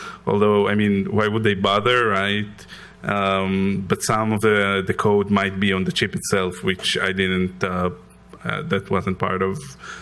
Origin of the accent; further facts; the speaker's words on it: Israel; English is a second language; I'm from Israel, in case my accent doesn't give it away.